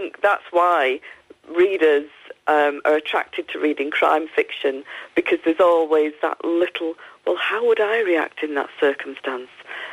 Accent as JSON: {"language": "English", "town": "Salford", "region": "North West England", "country": "United Kingdom", "tie": "born or raised there", "said": "Well, I was born in Salford and grew up there. My family members are still there."}